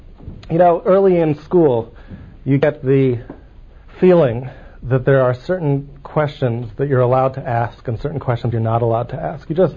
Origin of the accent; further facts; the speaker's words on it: United States; I think that whenever I hear this word, at least as an American, I feel myself start to cringe.